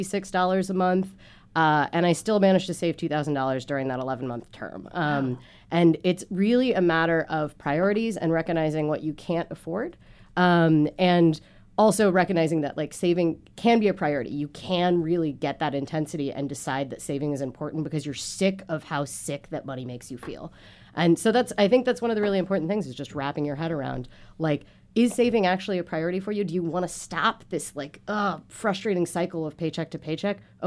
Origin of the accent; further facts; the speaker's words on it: Midwest, United States; I grew up in the Midwest, so I'm pretty used to aggressive Christian proselytizing as a matter of daily life.